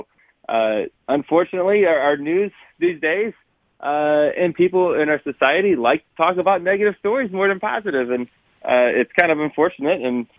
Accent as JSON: {"language": "English", "region": "Connecticut", "country": "United States", "said": "I'm from Connecticut, so New Hampshire was my home track."}